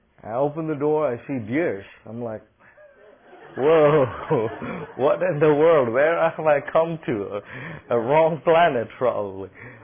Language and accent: English; Bangalore, Karnataka, India; born there; I'm from India. … I'm from India. And I was born in the south part of India called Bangalore. And my city, as I said, we have about 8 million people.